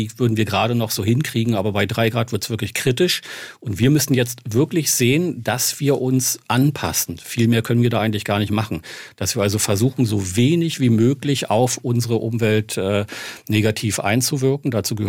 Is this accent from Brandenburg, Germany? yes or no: yes; Brandenburg, Germany; die Vegetation ist jetzt so weit, wie es vor 40 Jahren, als ich noch jung war, im April war bei uns in Brandenburg.